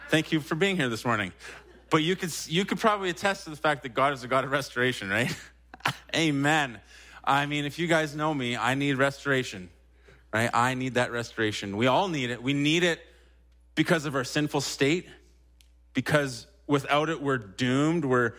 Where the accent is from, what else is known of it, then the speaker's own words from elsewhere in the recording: Winnipeg, Manitoba, Canada; Growing up in Winnipeg, we were part of car clubs